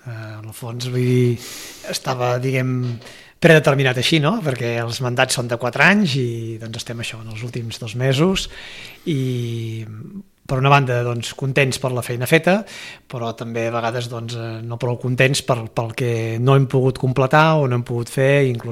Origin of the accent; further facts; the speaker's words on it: Sitges, Catalonia, Spain; soc fill de Sitges i nascut aquí, viscut aquí des de ben petit, nascut a Vilafranca, perdó, perquè el primer lloc on vaig obrir els ulls era Vilafranca, però al cap de pocs dies vaig venir cap a Sitges